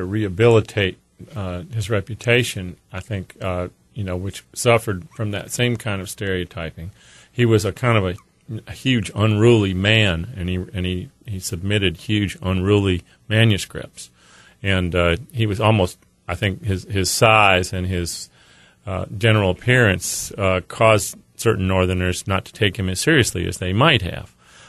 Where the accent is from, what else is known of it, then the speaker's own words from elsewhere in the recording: Canada; born there; So, the same reason that I was born in Canada, because our parents were both officers.